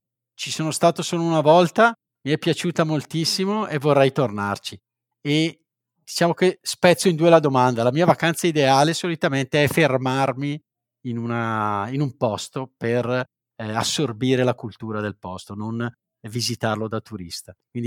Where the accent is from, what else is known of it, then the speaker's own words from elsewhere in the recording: Campania, Italy; born there; ad Avellino, al paese dove sono nato io in provincia di Avellino, dove stai si dice dove sta, dice addo sta.